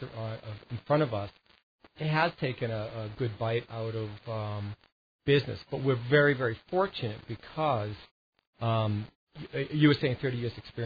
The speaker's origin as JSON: {"language": "English", "region": "New England", "country": "United States", "tie": "born or raised there", "said": "You know, growing up in New England, you kind of, and I had a mom who enjoyed furnishing the house through auctions."}